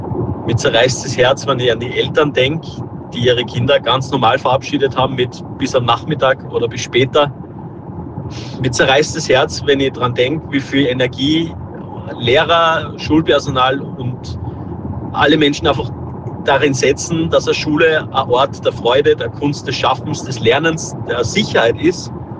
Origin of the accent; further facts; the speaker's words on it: Graz, Styria, Austria; ich bin ursprünglich auch aus Graz.